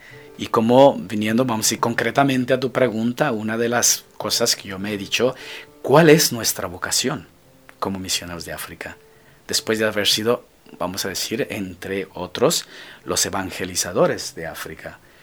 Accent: Mexico; also born or lived in Mozambique; como mexicano, como misionero de África, como persona, bueno, como alguien que ha tenido una experiencia de misión de 12 años en el Mozambique

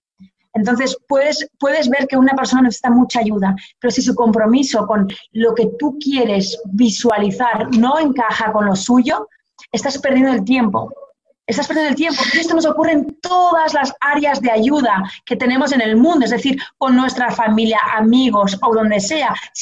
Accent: Portugal; now in Spain; porque yo soy portuguesa. Nací en Portugal

